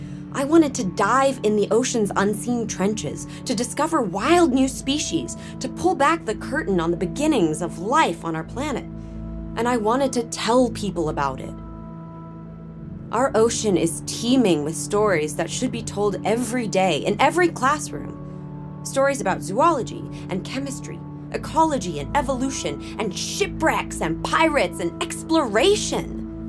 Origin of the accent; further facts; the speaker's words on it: Chicago, Illinois, United States; I grew up in Chicago. We had snow when I was a kid.